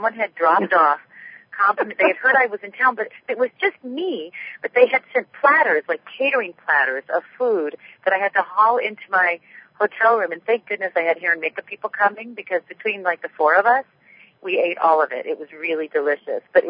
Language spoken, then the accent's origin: English; San Diego, California, United States; I was born and raised in San Diego, right on the border, so I spent my whole childhood hearing people destroy the beautiful Spanish language